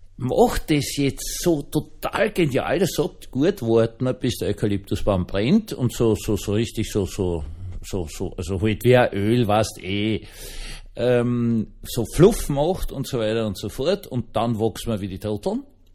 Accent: Austria; und ich so als Österreicher, mein Gott, Waldbrand und furchtbar und grauenvoll

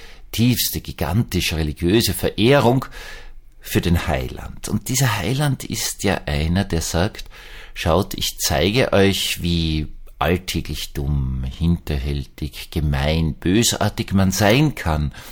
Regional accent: Austria; weil ich als Österreicher leider ganz, ganz anderes gewohnt bin

